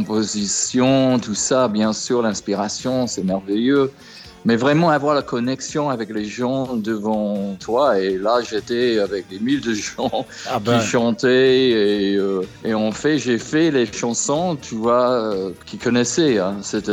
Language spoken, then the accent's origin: French; England, United Kingdom; French is a second language; now in France; parce que je suis anglais et je lutte un peu en français.